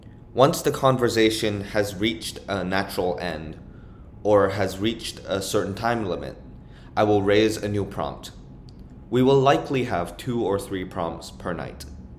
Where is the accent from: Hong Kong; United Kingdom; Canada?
Hong Kong; I am visibly Asian from Hong Kong and in my mid-20s.